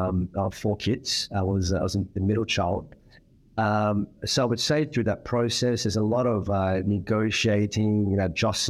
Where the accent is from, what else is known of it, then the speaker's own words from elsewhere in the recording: Sydney, New South Wales, Australia; back in 1987. So a fairly young age, and spent most of my formidable years growing up in Sydney. Went to the local schools there.